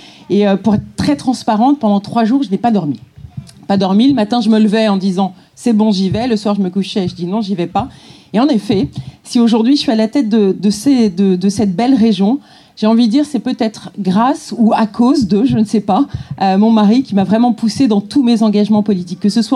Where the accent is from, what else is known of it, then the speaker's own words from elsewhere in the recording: Le Mans, Pays de la Loire, France; born there; La ville donc où je suis née, sur Le Mans